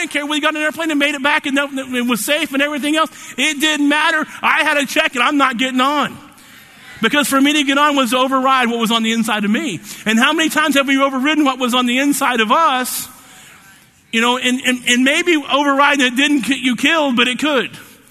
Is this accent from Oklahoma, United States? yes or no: yes; Oklahoma, United States; You know, and growing up in Oklahoma, you're thinking, okay, you know, in my lifetime